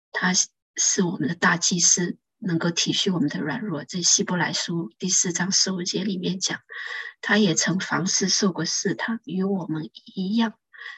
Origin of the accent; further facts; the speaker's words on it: China; 不是那种我们中国人那个讲的那些我们中国人传统里面拜的那些偶像的神